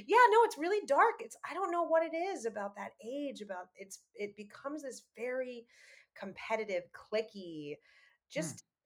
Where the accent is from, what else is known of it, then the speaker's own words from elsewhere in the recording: New York, United States; So I grew up in New York. I really was a Broadway baby because my dad has been on Broadway since before I was born.